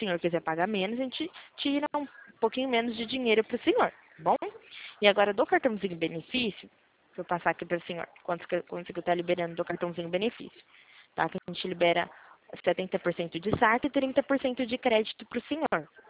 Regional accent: Limeira, São Paulo, Brazil; eu sou de interior de São Paulo, tá? Daqui de Limeira

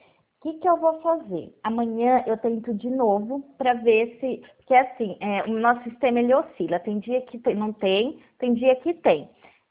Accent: Pirassununga, São Paulo, Brazil; eu sou de Pirassununga

